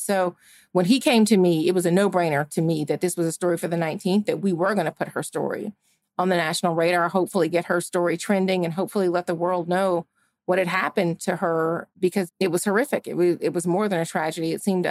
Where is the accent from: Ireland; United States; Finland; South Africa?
United States; Georgia; Ahmaud Arbery, who had happened in my home state of Georgia, had just been killed.